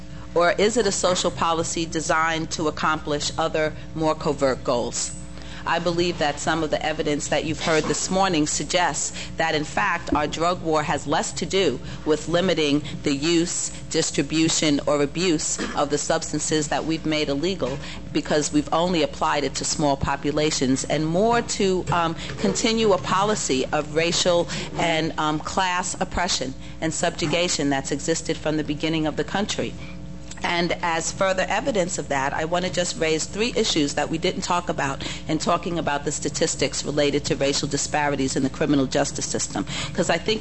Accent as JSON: {"language": "English", "region": "New York", "country": "United States", "said": "You all are directly across from my home state of New York"}